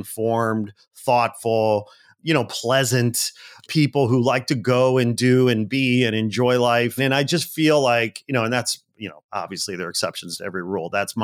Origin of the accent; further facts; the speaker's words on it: Chicago, Illinois, United States; I was originally from Chicago, and I used to travel and I'd say I'm from Chicago